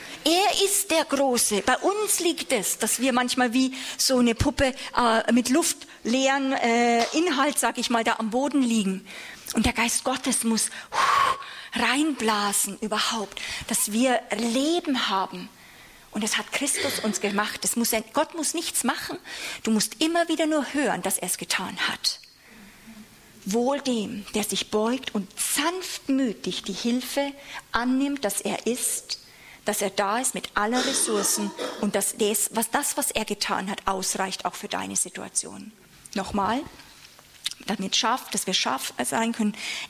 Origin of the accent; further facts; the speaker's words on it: Germany; Ich sage auch nochmal, Herr, auch als Deutsche, und ich war selber mehrere Jahre oder diene schon lange auch in der Schweiz.